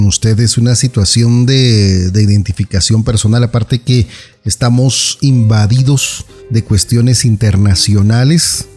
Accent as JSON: {"language": "Spanish", "country": "Guatemala", "said": "nosotros como guatemaltecos o como latinos"}